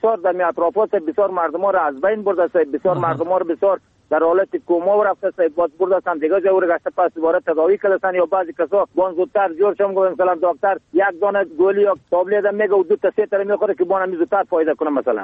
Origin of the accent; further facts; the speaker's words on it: Bamyan, Afghanistan; همارد قریه یاجر ولایت ما بامیان، فعلا باشنده قریه قاغور زمین.